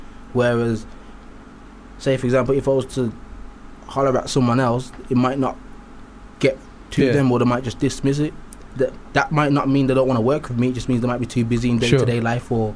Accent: Wolverhampton, West Midlands, United Kingdom; Obviously, I'm from Wolverhampton, born and bred Wolves, but obviously, I love my Welsh gang too.

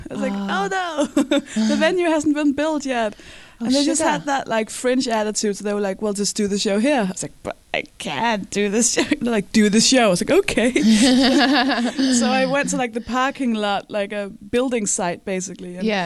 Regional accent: Denmark; now in England, United Kingdom; Daneland. Yeah.

